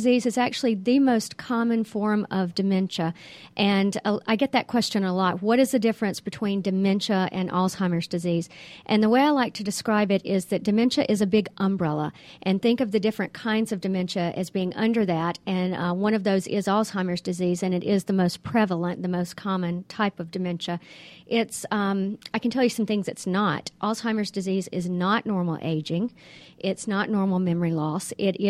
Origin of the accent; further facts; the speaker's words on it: Greenwood, Mississippi, United States; now in Canton, United States; I live in Canton, Georgia now, but I'm originally from Greenwood, Mississippi.